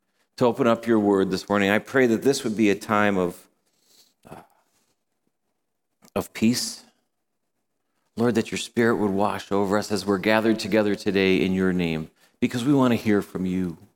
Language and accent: English; New York, United States; When I was a kid, I grew up in New York State.